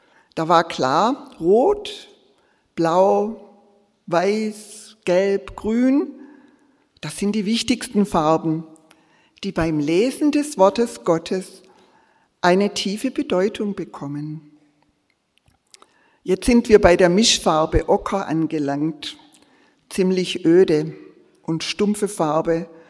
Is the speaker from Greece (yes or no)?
no; Filderstadt, Baden-Württemberg, Germany; bin ein bisschen importiert, ich bin nicht immer hier, ich komme aus Filderstadt. Normalerweise bin ich dort